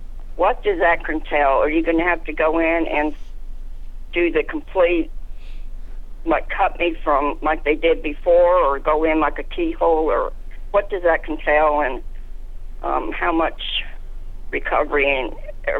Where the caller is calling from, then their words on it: Texas, United States; Yes, hi. I'm calling from Texas.